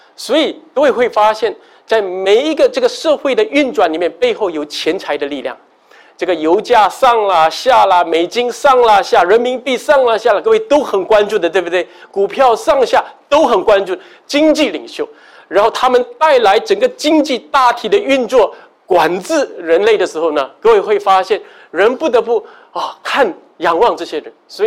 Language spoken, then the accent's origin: Chinese; Singapore; 我们新加坡社会是孔夫子的教导